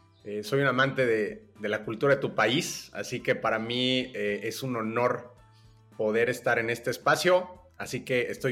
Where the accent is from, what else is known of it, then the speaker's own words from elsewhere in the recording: Mexico City, Mexico; born there; Yo nací en la Ciudad de México y desde muy joven empecé a trabajar.